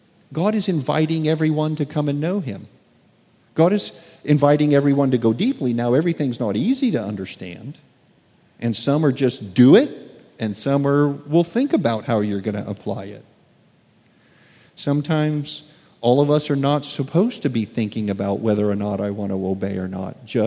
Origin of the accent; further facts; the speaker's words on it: United States; This just goes against the grain of me as an American.